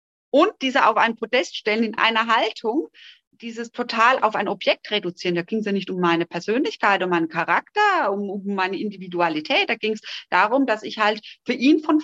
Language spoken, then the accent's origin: German; Bavaria, Germany; ich kann da durchaus auch meine fränkische Herkunft mit meinem Kopftuch vereinbaren.